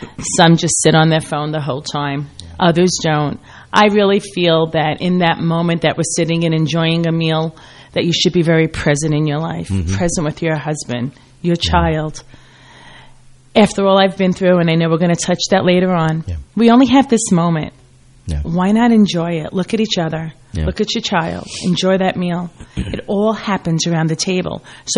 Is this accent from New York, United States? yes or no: yes; Brooklyn, New York, United States; I grew up in Brooklyn, Bensonhurst, Brooklyn.